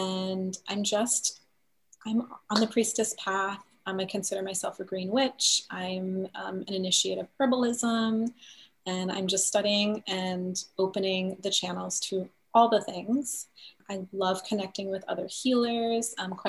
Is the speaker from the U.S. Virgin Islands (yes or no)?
yes; St. Thomas, U.S. Virgin Islands; I'm from the Virgin Islands, from the Caribbean, the Virgin Islands on the island of St. Thomas. And this is where my family goes back 6 generations here.